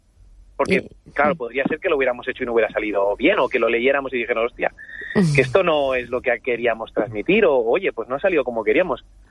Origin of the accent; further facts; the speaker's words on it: Tarragona, Catalonia, Spain; Yo soy de Tarragona.